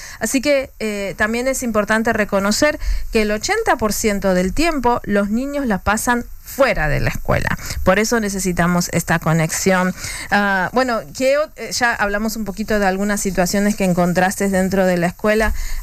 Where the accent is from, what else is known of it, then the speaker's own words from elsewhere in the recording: Argentina; now in Oaxaca, Mexico; Soy argentina, no soy oaxaqueña.